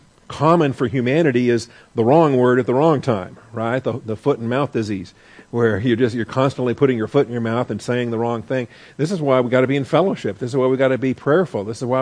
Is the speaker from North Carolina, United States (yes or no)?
no; Washington, United States; I grew up in Washington State. I mean, apples are my heritage, okay? Washington State's very proud of their apples.